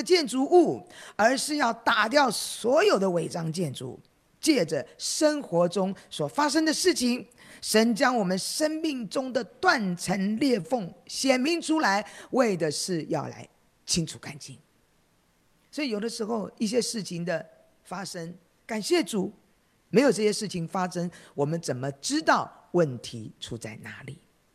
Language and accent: Chinese; Shandong, China; 我是山东人